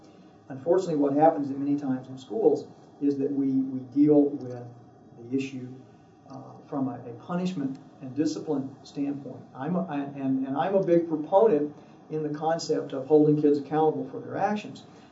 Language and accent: English; the South, United States; I mean, I was raised in the South. That was just kind of what happened in many instances.